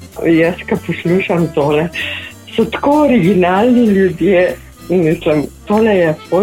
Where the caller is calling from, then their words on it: Ljubljana, Central Slovenia, Slovenia; iz Ljubljane in bi rada slišala